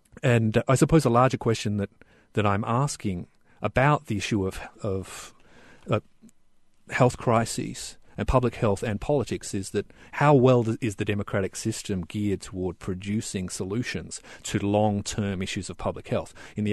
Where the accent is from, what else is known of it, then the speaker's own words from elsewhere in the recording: Australia; fact of my accent, I'm an Australian